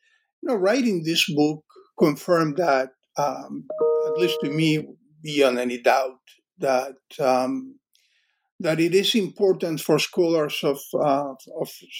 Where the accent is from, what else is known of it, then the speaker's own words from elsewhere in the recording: Cuba; English is a second language; I grew up in Cuba